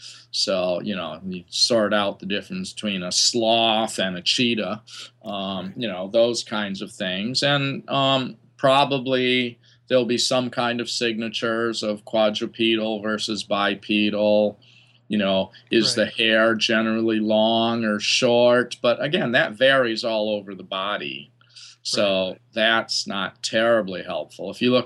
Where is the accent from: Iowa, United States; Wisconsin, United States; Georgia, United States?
Wisconsin, United States; I grew up in Wisconsin, and I've actually scored tickets.